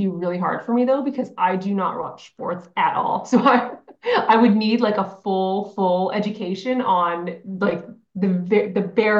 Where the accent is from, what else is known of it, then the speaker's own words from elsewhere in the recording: Ontario, Canada; So I am actually from Ontario, which is for those who know Canadian geography, it's like central-ish, central east in Canada. No ocean. It's not super scenic aside from lakes. We have nice lakes, but just a lot of rock.